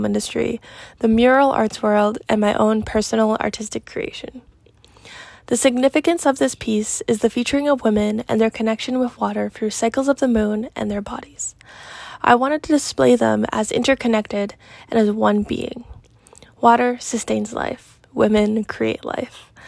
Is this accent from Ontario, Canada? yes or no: yes; Tyendinaga Mohawk Territory, Ontario, Canada; now in Toronto, Canada; from Tananega Mohawk Territory. I am a multidisciplinary artist working in Toronto